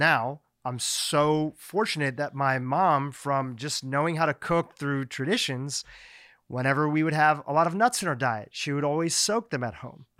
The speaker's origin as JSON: {"language": "English", "region": "Gujarat", "country": "India", "said": "I'm from the Gujarat region of India"}